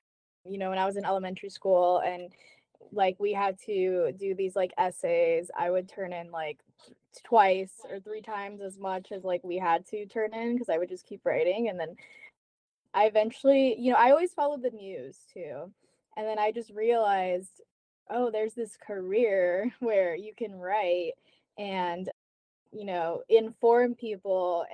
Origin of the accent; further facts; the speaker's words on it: Miami, Florida, United States; also born or lived in Lake Worth; I'm from Florida. I was born in Miami and I lived in Miami until I was 12. And then me and my mom, we moved to Lake Worth, which is just south of West Palm Beach.